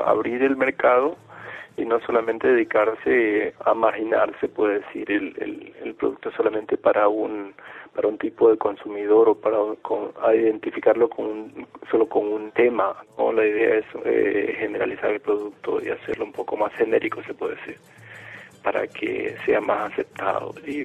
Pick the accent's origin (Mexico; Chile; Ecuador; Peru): Ecuador; now in Germany; un producto que tenga que ver con mi lugar de donde yo vengo del Ecuador